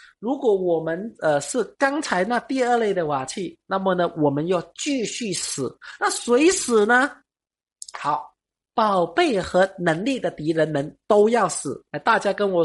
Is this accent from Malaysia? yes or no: yes; Malaysia; 我们马来西亚人都很热情的，也很好客的